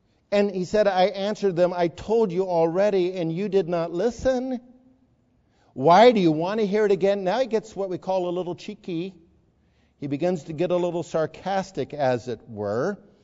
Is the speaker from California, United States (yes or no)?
yes; Pasadena, California, United States; I was a strapping young teenage boy growing up in Pasadena, enjoying school and playing lots of basketball.